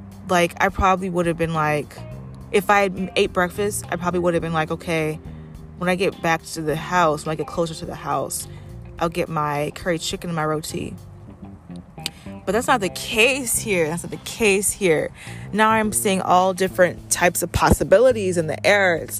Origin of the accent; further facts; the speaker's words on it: United States; because surprise, surprise, I'm American.